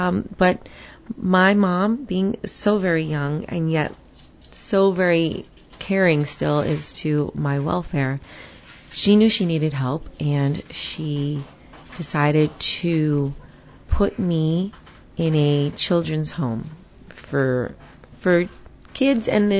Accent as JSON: {"language": "English", "town": "Queens", "region": "New York", "country": "United States", "accent": "New York", "said": "I'm from New York. I still say coffee and door and forget about it. Like, I really say that. Get out of here is a big line for me too. So I still have the accent. Can't get rid of it. So way back when, I come from Queens in New York."}